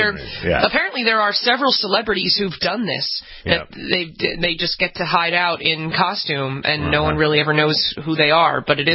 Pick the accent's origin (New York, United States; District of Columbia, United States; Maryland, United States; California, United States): New York, United States; as a New Yorker, they still make me feel safe